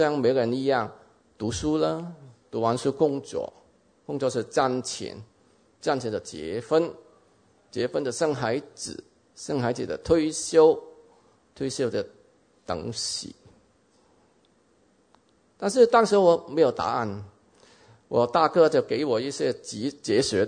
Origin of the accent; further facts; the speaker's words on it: Hong Kong; 我们在香港的时候呢，香港因为很多基督教学校的，大部分人都是从基督教学校读书，我一样，我从小就在基督教学校读书，所以我知道有上帝的